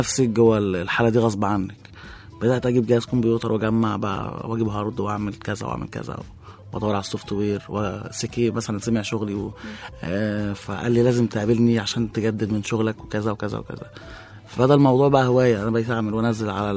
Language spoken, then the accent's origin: Arabic; Diyarb Negm, Sharqia Governorate, Egypt; انا من ديار بنجم الشرقيه.